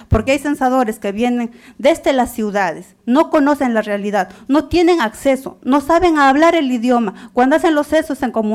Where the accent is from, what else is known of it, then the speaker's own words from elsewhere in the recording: Puno, Peru; Soy de Puno